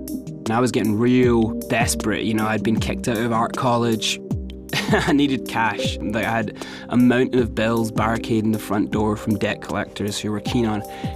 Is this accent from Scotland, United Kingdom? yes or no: yes; Scotland, United Kingdom; come clean about being Scottish the whole time